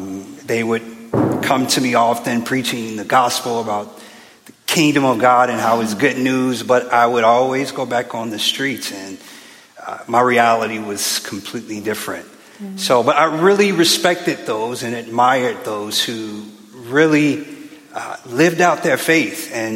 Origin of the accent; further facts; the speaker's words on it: Chicago, Illinois, United States; now in United Kingdom; I am from Chicago, Illinois.